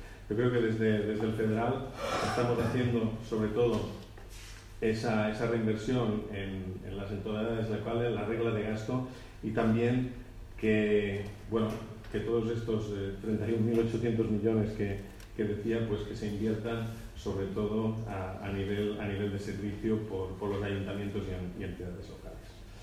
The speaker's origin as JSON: {"language": "Spanish", "region": "Balearic Islands", "country": "Spain", "said": "yo que vengo de Baleares, somos una entidad también turística"}